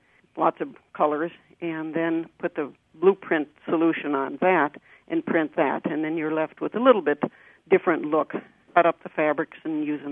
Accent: St. Cloud, Minnesota, United States; I grew up in the St. Cloud area in Minnesota.

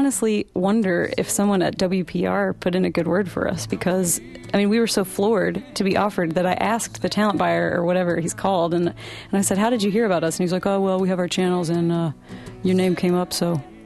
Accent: Appalachia, United States; But I think the combination of coming here and telling people we're Appalachian and I have this murder ballad

